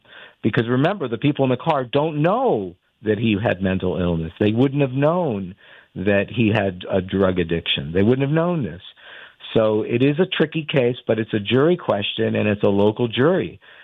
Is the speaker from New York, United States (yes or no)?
yes; New York, United States; I mean, I can tell you as a New Yorker